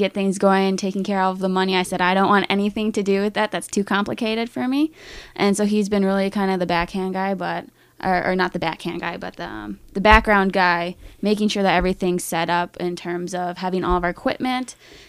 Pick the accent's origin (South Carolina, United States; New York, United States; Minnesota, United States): Minnesota, United States; Duluth; That's going to be really fun, especially since I'm actually from Duluth and one of our mushers is from the same area.